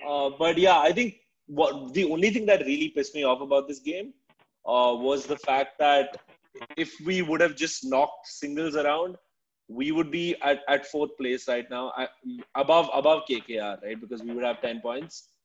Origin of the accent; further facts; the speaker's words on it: Bangalore, Karnataka, India; I'm from Bangalore, and if I was in this place, I would probably consider that.